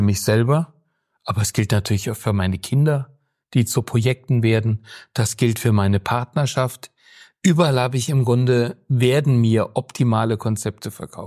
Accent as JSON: {"language": "German", "region": "Baden-Württemberg", "country": "Germany", "said": "ich komme ja aus Württemberg"}